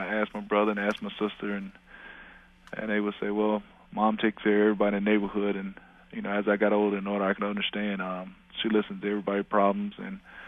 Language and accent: English; Detroit, Michigan, United States; Well, I grew up in Detroit, Michigan, on the east side in the Conan Gardens area, on 7 Mile and Main area.